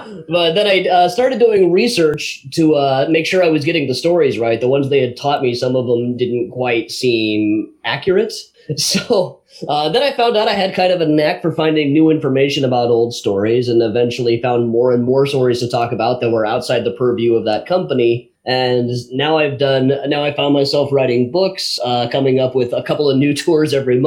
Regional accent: Iowa, United States; I grew up in Iowa, where we're so by God stubborn we can stand touching noses for a week at a time and never see eye to eye.

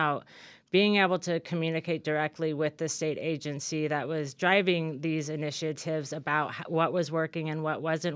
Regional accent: Oregon, United States; Well, I grew up in Southern Oregon. I went to school here in Ashland

